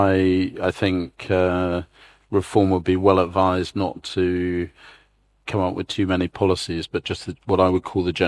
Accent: United Kingdom; We're British. We're not German or European. We do not belong in Europe.

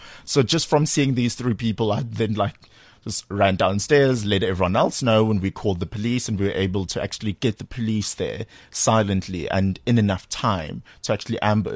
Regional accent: Durban, KwaZulu-Natal, South Africa; I was at home growing up in Durban

